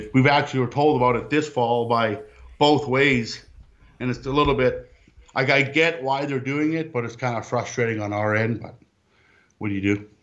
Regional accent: Saskatchewan, Canada; Yeah, the town I grew up in is in Saskatchewan, about 2,500 people.

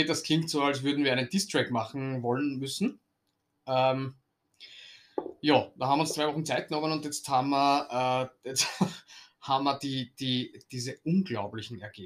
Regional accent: Vienna, Austria; über wen anderen herziehen, das ist relativ leicht als Wiener sowieso.

